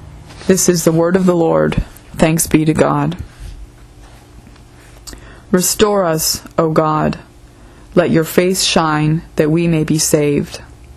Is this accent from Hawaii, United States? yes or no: no; Youngstown, Ohio, United States; I am a senior at Pittsburgh Theological Seminary, and my hometown is Youngstown, Ohio.